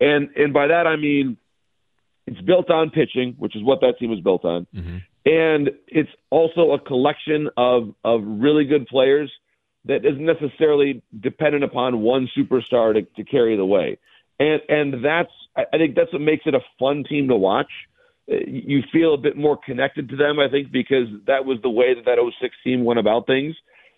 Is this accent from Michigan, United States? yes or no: yes; Michigan, United States; everybody and most people that I know in the game know that I'm from Michigan and live in Michigan.